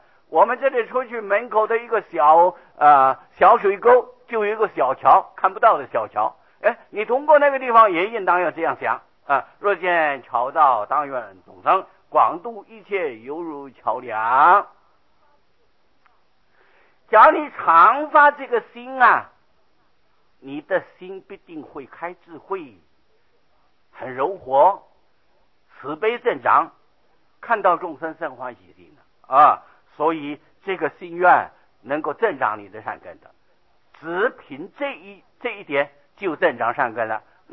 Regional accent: Taiwan; 我的故乡狮头山在半山里呀在9岁之前用的水都是挑的啊

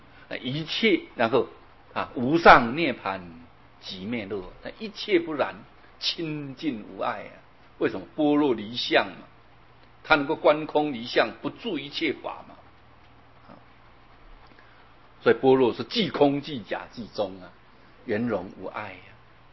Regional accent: Taiwan; 我们一看，嗯，这个好像不是我们台湾人，你一看就看得出来啊。

